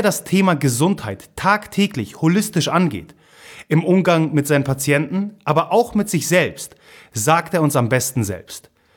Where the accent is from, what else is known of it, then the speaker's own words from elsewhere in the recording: Gdynia, Pomeranian Voivodeship, Poland; German is a second language; Also ich komme ja aus Gdynia, was ja gleich bei Gdańsk, also Danzig liegt.